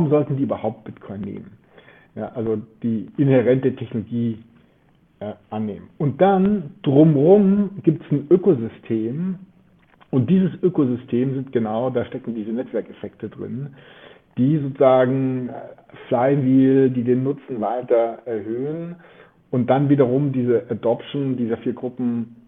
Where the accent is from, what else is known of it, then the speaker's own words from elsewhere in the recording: Germany; wir als Deutsche haben ja die Hälfte unseres Goldes in New York liegen